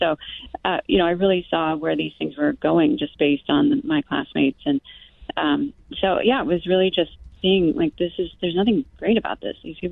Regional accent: Oregon, United States; Actually, I grew up in Oregon. I went to the University of Oregon

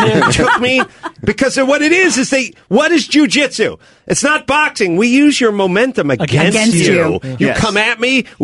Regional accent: North Hollywood, California, United States; I'm from North Hollywood.

